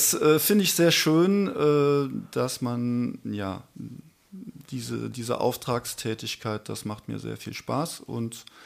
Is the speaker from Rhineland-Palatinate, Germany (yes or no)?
yes; Trier, Rhineland-Palatinate, Germany; ich bin in Trier aufgewachsen und in Trier gibt es ganz viele Kirchen.